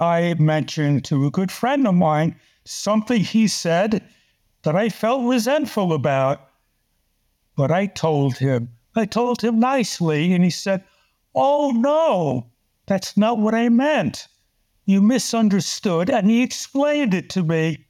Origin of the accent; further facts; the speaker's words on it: New York City, New York, United States; I was just a kid growing up in New York City playing with other kids.